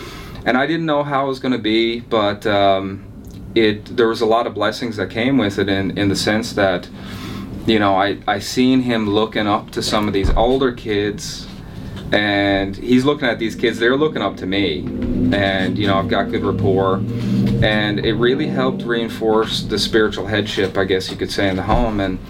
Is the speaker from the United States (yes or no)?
no; Newfoundland and Labrador, Canada; I grew up in Newfoundland